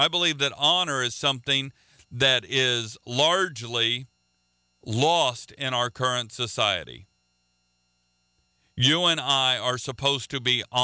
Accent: the South, United States; I'm from the South. We drink sweet tea where I come from.

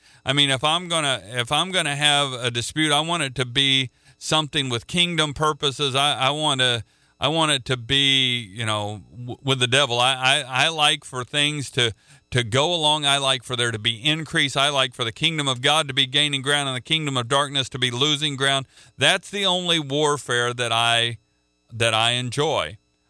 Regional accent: Midwest, United States; because I'm from the Midwest. I have a bit of an easygoing personality

